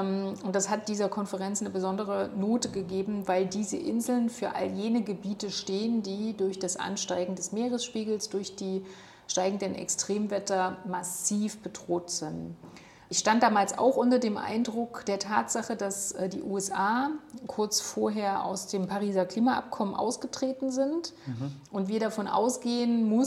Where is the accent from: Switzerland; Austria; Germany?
Germany; Gera, Thuringia; roch es wie früher zu meiner Kindheit in Gera, als noch der Braunkohleschlot mitten in der Stadt stand.